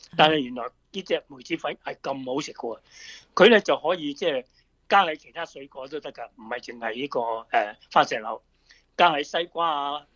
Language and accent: Cantonese; Guangdong, China; 我哋廣東人叫嘅